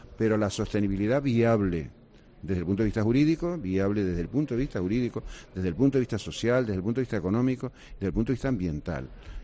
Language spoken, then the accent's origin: Spanish; Canary Islands, Spain; que somos canarios todos, somos, digamos, hermanos